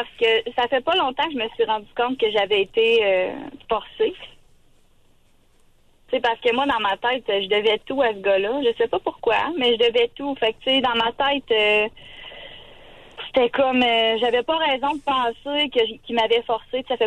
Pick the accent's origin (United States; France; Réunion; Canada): Canada; je suis une fille très familiale, très attachée à ses racines. Tu sais, je viens de la Bosse, on est un petit village. Tu sais, j'ai grandi pas de mes grands-parents.